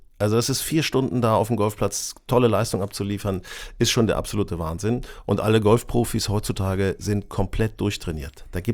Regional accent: Lower Saxony, Germany; ich bin auf dem Dorf aufgewachsen, in der Nähe von Hannover

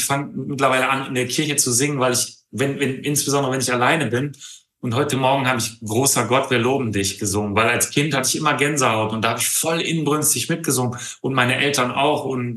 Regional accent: Tecklenburg, North Rhine-Westphalia, Germany; born there; in Tecklenburg, da wo ich geboren bin, in der Nähe, vielleicht wenn ihr da mal hinfahren wollt, da sind nur Fachwerkhäuser, eine ganz, ganz, ganz, ganz tolle Stadt im Kreis Steinfurt.

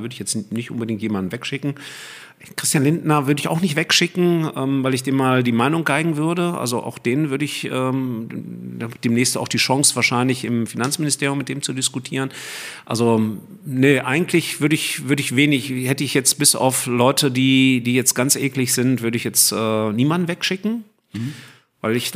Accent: Rhineland, Germany; Ich bin auch gerne ein Rheinländer, so ist das nicht. Ich bin ja im Rheinland aufgewachsen

